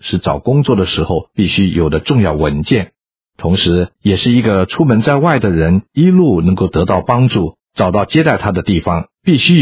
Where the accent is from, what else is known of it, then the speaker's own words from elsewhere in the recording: China; 我们中国人认为心就是一个人心智的中心